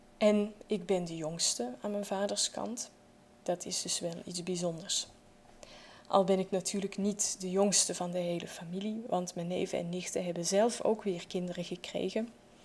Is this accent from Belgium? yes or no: yes; Belgium; Ik ben opgegroeid in België en ik ben enig kind. Samen met mijn ouders heb ik in een klein dorpje gewoond. En we waren dus maar met z'n drieën in België, terwijl in Nederland de rest van de familie woonde en nog steeds woont.